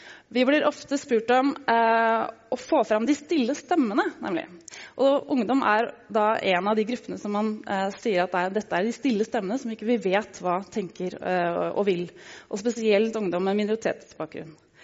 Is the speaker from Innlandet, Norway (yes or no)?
no; Vestby, Akershus, Norway; Jeg har vokst opp i Pepperstad skog, inne i skaven i Vestby